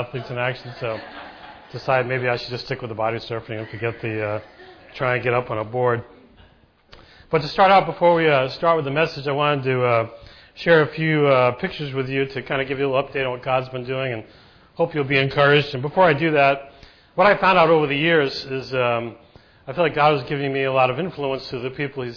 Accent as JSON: {"language": "English", "town": "Warwick", "region": "Rhode Island", "country": "United States", "tie": "born or raised there", "said": "But anyways, I'm from the Rhode Island area. I grew up in Warwick"}